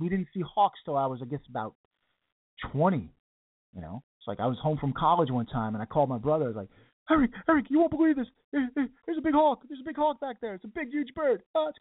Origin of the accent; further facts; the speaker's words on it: New Rochelle, New York, United States; And I was born in New York City, so were my kids. But I grew up in a town called New Rochelle.